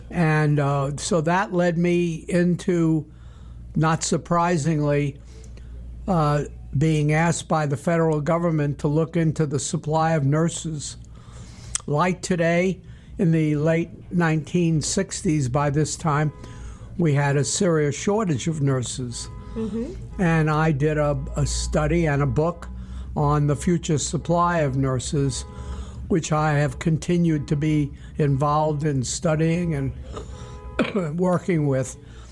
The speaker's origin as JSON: {"language": "English", "region": "New York", "country": "United States", "tie": "born or raised there", "said": "I grew up in New York, as you can hear, and went to school, including the City College of New York, for an undergraduate."}